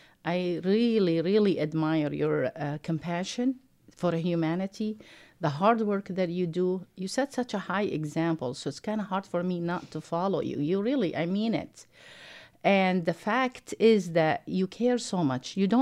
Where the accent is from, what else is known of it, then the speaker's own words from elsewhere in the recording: Damascus, Damascus Governorate, Syria; now in United States; I, as a Muslim growing up in Damascus, Syria